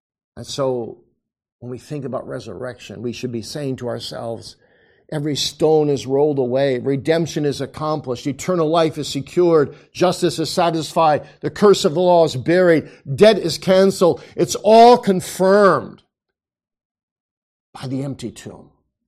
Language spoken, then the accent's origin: English; Kalamazoo, Michigan, United States; And I know this man quite well. I grew up with him in Kalamazoo.